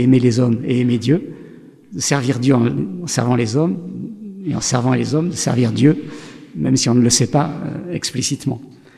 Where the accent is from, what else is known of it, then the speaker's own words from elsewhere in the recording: Nice, Provence-Alpes-Côte d'Azur, France; now in Lyon, France; je suis un Niçois d'origine